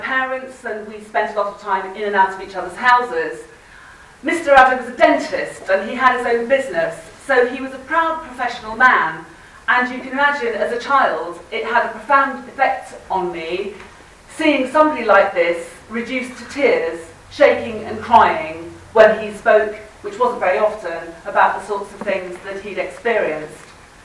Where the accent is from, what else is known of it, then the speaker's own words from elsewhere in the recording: Hull, Yorkshire and the Humber, United Kingdom; When I was a girl growing up in Hull, we lived next door to Mr. and Mrs. Adler.